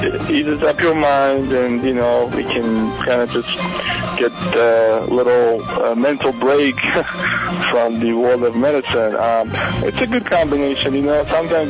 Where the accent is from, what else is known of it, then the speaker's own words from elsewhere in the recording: Iran; a very high-end music studio in Tehran, you know, capital of my home country, Iran